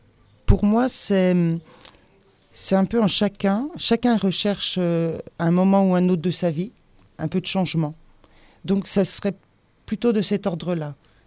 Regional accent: Pays de la Loire, France; Je viens de Vendée

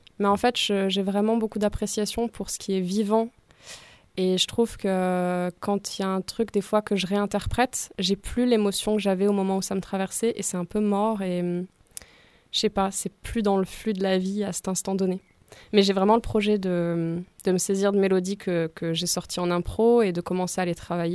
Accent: Grenoble, Auvergne-Rhône-Alpes, France; Je viens de Grenoble et ça fait depuis 2016 que j'habite ici.

